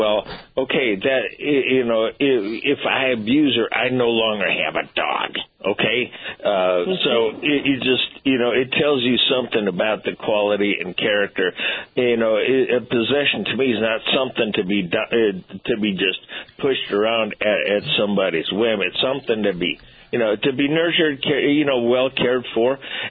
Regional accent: Cleveland, Ohio, United States; I grew up in Cleveland. The Cuyahoga River caught fire.

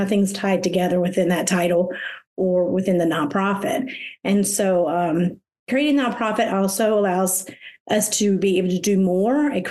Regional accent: South Carolina, United States; And we found out that we got orders to South Carolina. This is my home state.

